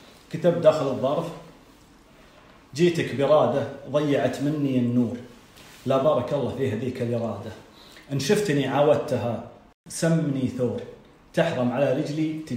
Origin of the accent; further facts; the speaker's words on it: Kuwait; عند واحد من أشهر دكاترة العيون عندنا في الكويت